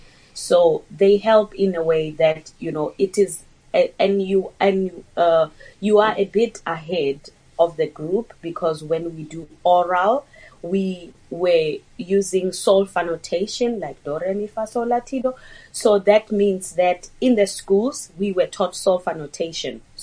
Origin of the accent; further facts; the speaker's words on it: Limpopo, South Africa; we come from Limpopo in Lebohomo. So a lot of things were not available.